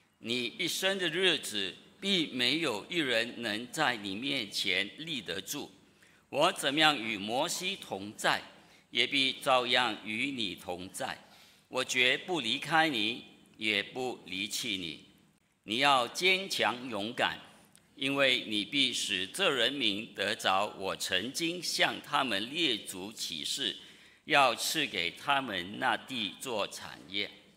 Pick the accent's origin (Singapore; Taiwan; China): Singapore; 身为新加坡人嘛，人生在新加坡没变呐。